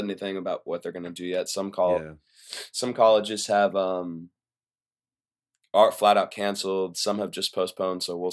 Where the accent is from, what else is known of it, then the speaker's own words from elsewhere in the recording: Florida, United States; So I'm originally from Florida. Okay. I moved out here, obviously.